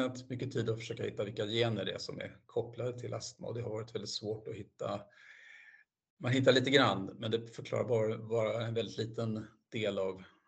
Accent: Falun, Dalarna County, Sweden; När jag växte upp, till exempel i Falun, så var det jättemycket svavel.

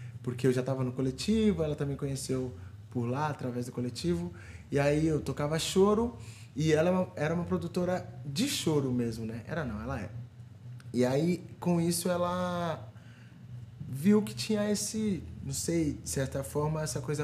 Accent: São Paulo, Brazil; Não, eu sou de São Paulo.

